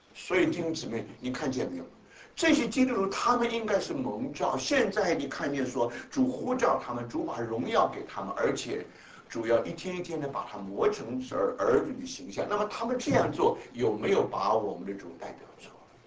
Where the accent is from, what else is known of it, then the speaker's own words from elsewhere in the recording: China; 因为我不是日本人嘛，我是中国人嘛